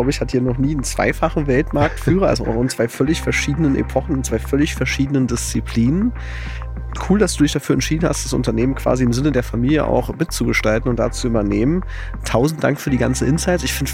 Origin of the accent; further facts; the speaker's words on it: East Germany, Germany; ich bin ein Kind der DDR